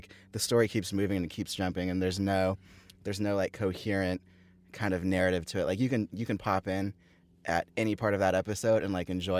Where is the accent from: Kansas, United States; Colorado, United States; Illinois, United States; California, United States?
California, United States; Thousand Oaks; So I grew up in Thousand Oaks, just down the freeway, 5 minutes from here.